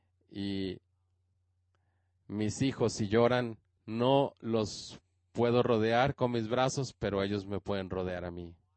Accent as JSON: {"language": "Spanish", "region": "California", "country": "United States", "tie": "born or raised there", "also_born_or_lived": "Australia", "said": "tengo 36 años. Nací en Australia, pero fui criado en Australia, en California. Tengo doble ciudadanía."}